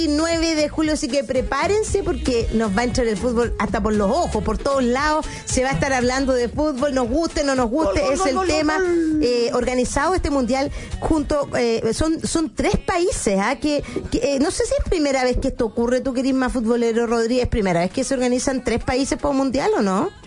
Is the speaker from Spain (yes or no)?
no; Chile; anoche yo figuraba como buena madre chilena.